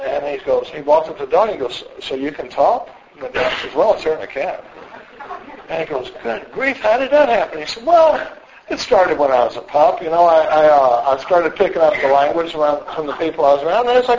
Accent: Dallas, Texas, United States; now in Austin, United States; I grew up in a pretty normal family. I come from Dallas, Texas. I've been in Austin since the mid-70s, but I come from Dallas, and I grew up in a pretty normal family.

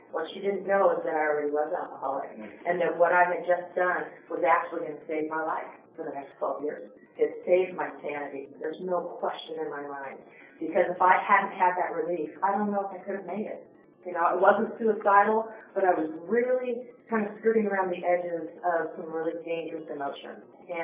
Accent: Fremont, California, United States; born there; Because I've been born in Northern California. I'm a California girl, don't you know? I was born in Fremont, which is in San Francisco.

